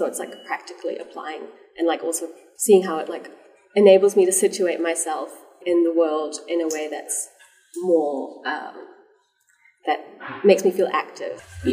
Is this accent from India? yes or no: yes; Mumbai, Maharashtra, India; born there; I was born in Mumbai